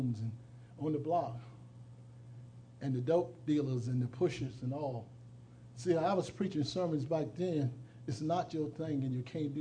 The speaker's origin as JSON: {"language": "English", "region": "South Carolina", "country": "United States", "said": "I'm from South Carolina."}